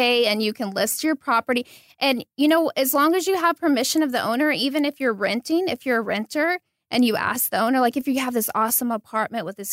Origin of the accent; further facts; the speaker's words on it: Tennessee, United States; now in Beverly Hills, United States; I'm from a small town outside of Nashville